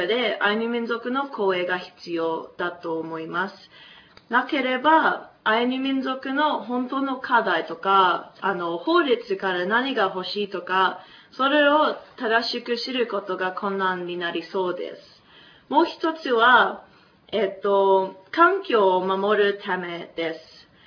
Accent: Blue Mountains, New South Wales, Australia; Japanese is a second language; 私はブルーマウンテンという地域から来ましたですけれども、ブルーマウンテンはシドニーから1時間ぐらいかかります。

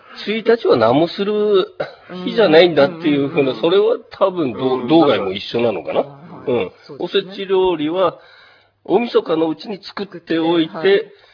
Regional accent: Hokkaido, Japan; はい、自分も北海道なんでね。それが当たり前だと思ってたんですけど

